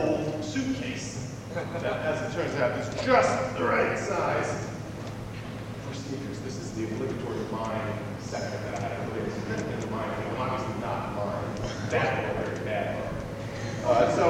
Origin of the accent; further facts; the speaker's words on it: New Jersey, United States; I'm from New Jersey, and there are not a lot of deer on the Garden State Park.